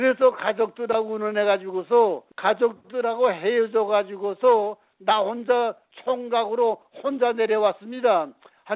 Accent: North Korea; 저도 북한에서 온 사람인지라 여러분의 고통을 잘 이해하고 동정합니다.

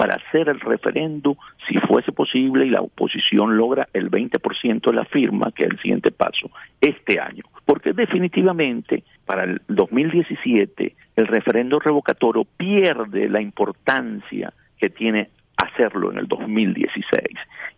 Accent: Venezuela; now in United States; los venezolanos participamos en Estados Unidos, aquí en Estados Unidos

